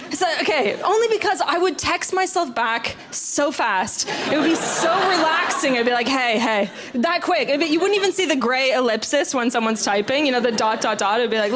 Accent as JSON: {"language": "English", "country": "Canada", "said": "I'm from Canada."}